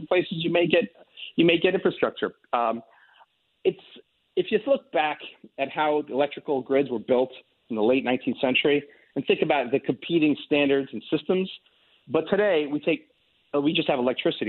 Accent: New York, United States; And as a New Yorker who's sat in a lot of traffic in my life, I can't wait for it.

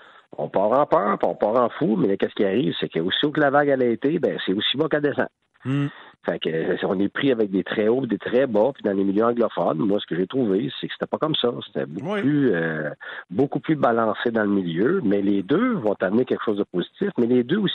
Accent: Quebec, Canada; Alors, je suis un Québécois.

